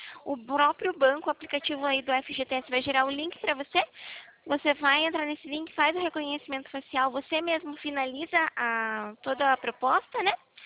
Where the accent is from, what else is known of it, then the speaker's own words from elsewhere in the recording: Itapetininga, São Paulo, Brazil; Eu sou do estado de São Paulo, interior aqui do estado de São Paulo. Falo de Itapetininga.